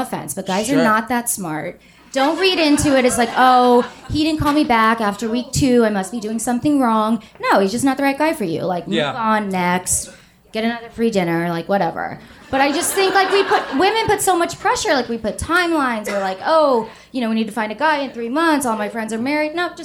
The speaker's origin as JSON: {"language": "English", "town": "Atlanta", "region": "Georgia", "country": "United States", "lives_now": "New York City, United States", "said": "I'm from Atlanta."}